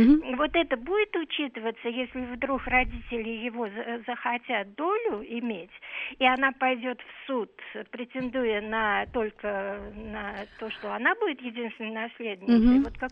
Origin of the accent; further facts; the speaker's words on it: Moscow, Russia; я из Москвы.